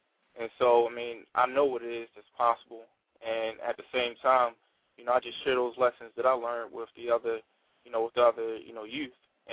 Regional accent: Baltimore, Maryland, United States; Born and raised in Baltimore, East Baltimore.

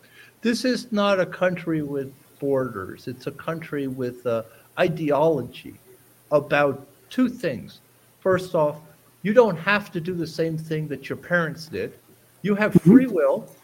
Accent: Italy; I grew up in Italy and I'm half Italian.

